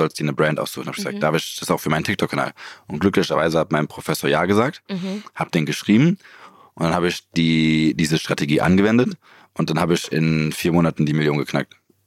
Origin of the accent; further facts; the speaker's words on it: Zurich, Switzerland; moved away as an adult; also born or lived in Australia; now in Berlin, Germany; Ich bin in Zürich geboren, habe bis ich 19 war da gelebt. Dann war ich ein Jahr in Australien